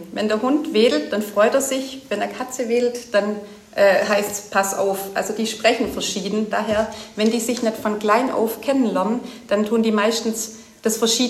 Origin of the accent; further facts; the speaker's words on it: Darmstadt, Hesse, Germany; Bin aus Darmstadt und habe früher einen Schäferhund